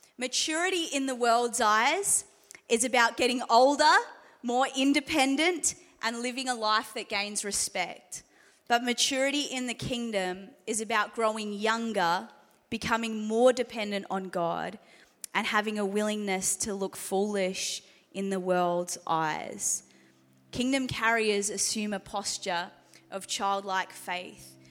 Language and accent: English; Geelong, Victoria, Australia; also born or lived in Adelaide; I moved from Adelaide to Geelong. I grew up in Geelong, but moved to Adelaide for 14 years, was pastoring over there, just moved back at the start of last year.